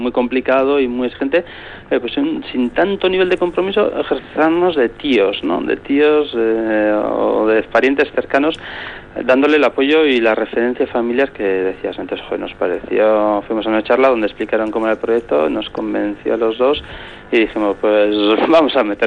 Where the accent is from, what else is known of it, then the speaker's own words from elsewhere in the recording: Basque Country, Spain; nosotros, una familia que somos, digamos, vasco-finlandeses, ¿no? Mi mujer es de Finlandia, entonces muy integrados aquí